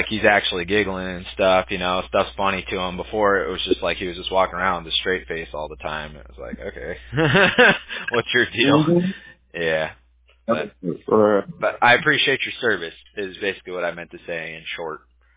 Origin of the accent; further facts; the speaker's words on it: California, United States; I grew up in SoCal, but we're very red.